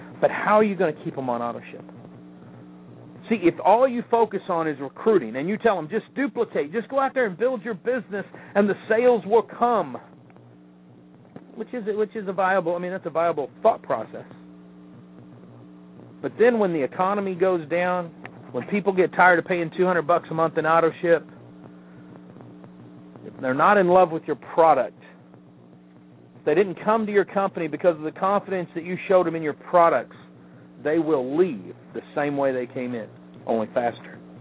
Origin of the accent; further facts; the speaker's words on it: the South, United States; I'm just listening. I'm from the South.